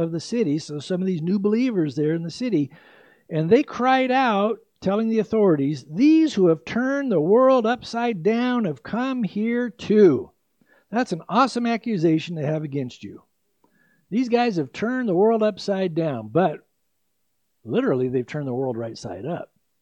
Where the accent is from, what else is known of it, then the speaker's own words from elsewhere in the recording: San Diego, California, United States; I've experienced fires like that growing up in San Diego.